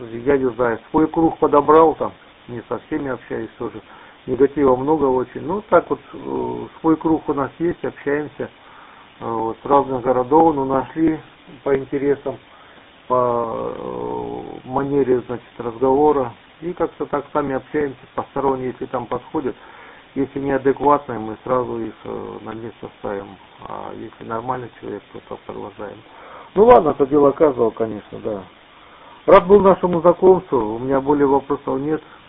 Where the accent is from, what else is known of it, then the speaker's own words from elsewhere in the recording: Astrakhan, Astrakhan Oblast, Russia; город мой Астрахань.